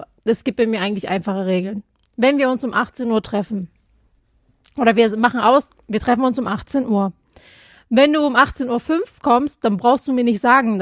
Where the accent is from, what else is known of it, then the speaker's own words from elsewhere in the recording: Baden-Württemberg, Germany; Als Schwabe